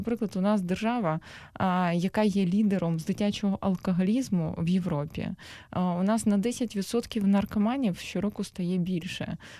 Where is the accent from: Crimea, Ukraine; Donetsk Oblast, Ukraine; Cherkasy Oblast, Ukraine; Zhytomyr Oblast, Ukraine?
Cherkasy Oblast, Ukraine; Cherkasy; born there; я сама народилася в Черкасах, до речі.